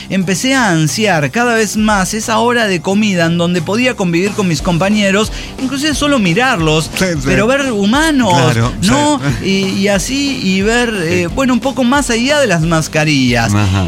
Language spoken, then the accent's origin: Spanish; Guanajuato, Mexico; Sí, soy de Guanajuato.